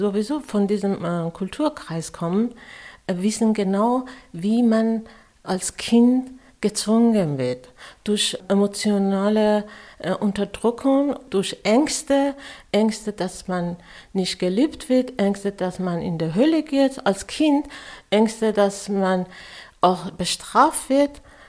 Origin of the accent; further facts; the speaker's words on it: Iran; German is a second language; Das muss ich sagen als Iranerin, wir mussten auch Schleier tragen.